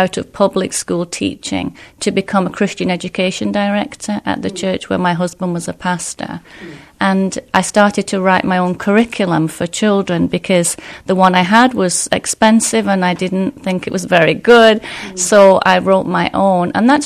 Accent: England, United Kingdom; moved away as an adult; now in United States; So originally I'm from England, married to a pastor, and we came here 18 years ago on an exchange program for 6 weeks. We came to Kalamazoo.

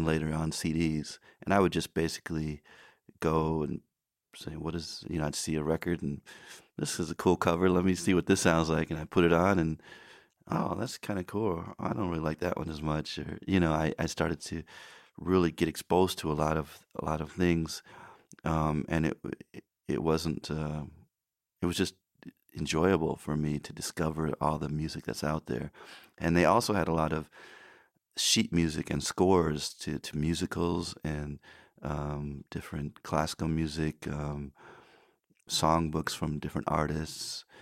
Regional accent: Grand Rapids, Michigan, United States; So, like you said, I'm from Grand Rapids, and I went to school there.

